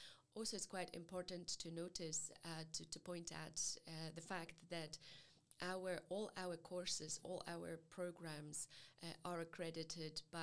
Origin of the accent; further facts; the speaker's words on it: Poland; English is a second language; now in Glasgow, United Kingdom; you can probably hear it in my accent, I'm not originally from Scotland, I'm originally from Poland, and I completed my education both in Poland and in the UK.